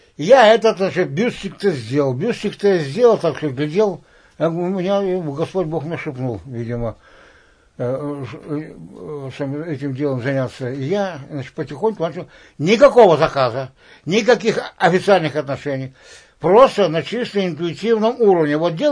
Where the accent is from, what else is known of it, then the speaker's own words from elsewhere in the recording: Yekaterinburg, Sverdlovsk Oblast, Russia; И я из Свердловска.